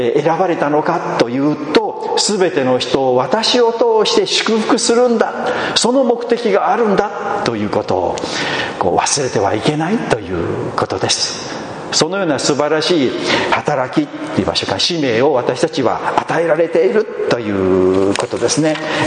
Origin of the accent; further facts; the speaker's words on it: Shimane, Japan; now in Osaka, Japan; 私も 島根県から離れてですね、この遠いあの外国の地にですね、大阪にやってきて